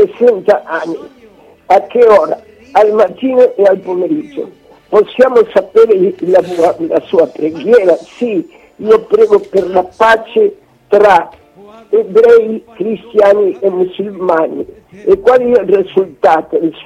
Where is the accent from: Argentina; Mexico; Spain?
Argentina; Versalles, Buenos Aires; yo nací y me crié en Versalles